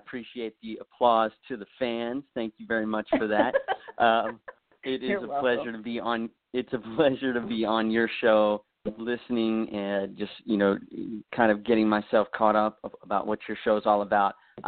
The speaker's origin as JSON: {"language": "English", "town": "Philadelphia", "region": "Pennsylvania", "country": "United States", "tie": "born there", "said": "So originally born in Philadelphia."}